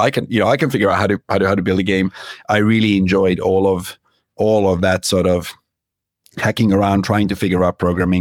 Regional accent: Finland; English is a second language; Yeah, so I grew up in the forests of Finland. So about an hour north of Helsinki, in a place where our nearest neighbor would be about a kilometer away. I had six people in my class at school.

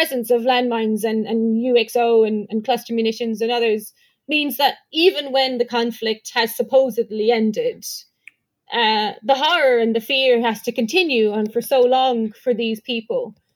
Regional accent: Ireland; now in United States; I am from Ireland, which is very small.

